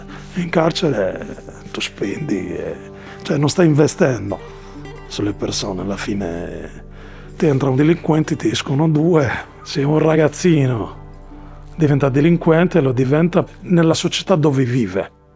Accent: Morocco; now in Italy; io sono marocchino, rimango marocchino. Dire mi sento sardo sarebbe dire bugie, non è vero.

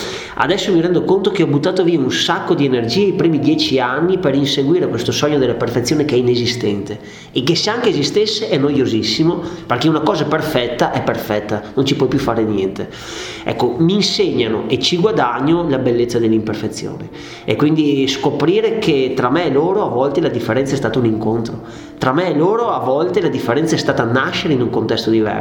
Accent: Veneto, Italy; soprattutto da buon veneto, siccome noi non siamo capaci di rimanere con le mani in mano

